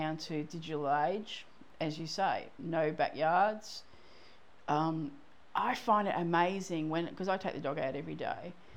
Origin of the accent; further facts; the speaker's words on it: England, United Kingdom; I was brought up in England